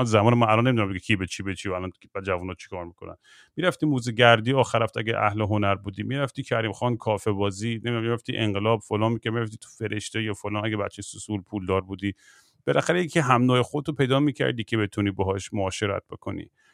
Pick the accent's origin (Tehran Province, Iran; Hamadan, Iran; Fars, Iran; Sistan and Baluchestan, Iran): Tehran Province, Iran; Tehran; also born or lived in New York / Los Angeles / London; ما تو تهران بزرگ شدیم و من نیویورک و الی و اینا و لندن زندگی کردم